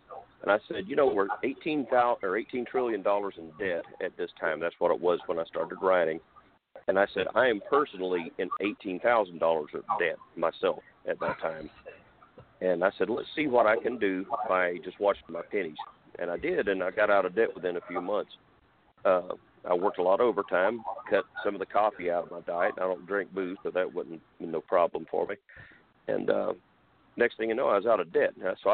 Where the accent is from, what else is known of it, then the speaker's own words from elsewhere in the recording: Indiana, United States; moved away as an adult; also born or lived in Alaska; Well, I was born in Indiana, and a nice place to grow up, but it was too flat for me.